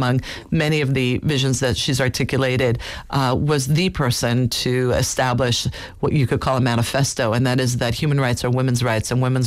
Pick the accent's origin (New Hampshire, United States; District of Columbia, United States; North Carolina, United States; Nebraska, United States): District of Columbia, United States; Washington; So I came from Washington, D.C.